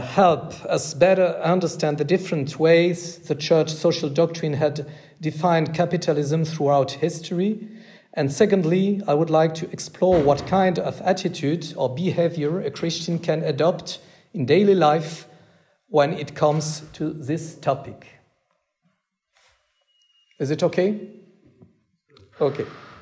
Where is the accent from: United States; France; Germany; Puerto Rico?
France; accent: French; English is a second language; And you understand my bad English? My French accent is not a problem.